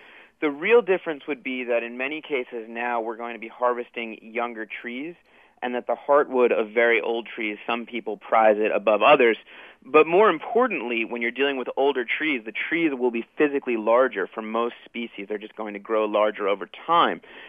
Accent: East, United States; I grew up in the East, so a lot of the backpacking I was doing initially was in places like the Catskills and the Adirondacks in New York

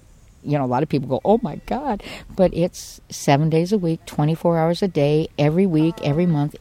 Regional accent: Wyoming, United States; because I had moved to upstate New York, and I was selling real estate. I'm from Wyoming.

